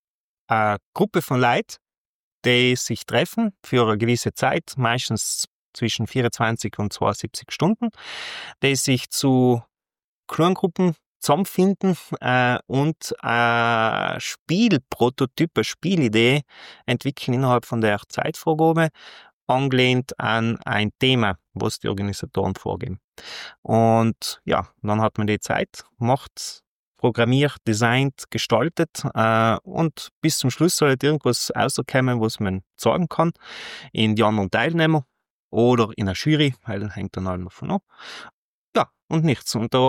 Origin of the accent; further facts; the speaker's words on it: Trentino-Alto Adige, Italy; Da sind wir Südtiroler oft ein bisschen